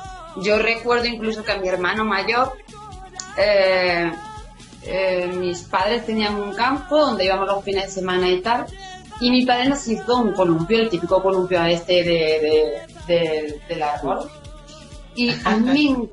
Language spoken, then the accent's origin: Spanish; Andalusia, Spain; si me encanta la Semana Santa como buena andaluza, ¿no?